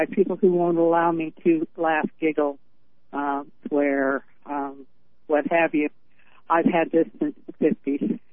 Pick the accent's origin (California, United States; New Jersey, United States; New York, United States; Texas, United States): California, United States; I'm from California, and I went to the South to visit relatives, and I was shocked.